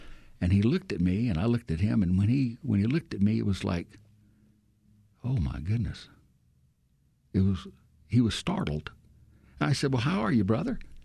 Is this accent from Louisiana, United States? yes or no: yes; Louisiana, United States; I am from Louisiana, though, so you never know what it might be. My fun little crawfish in there.